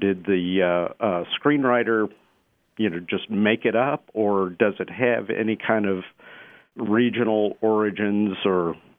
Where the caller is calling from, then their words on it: Dallas, Texas, United States; I'm calling from Dallas, Texas.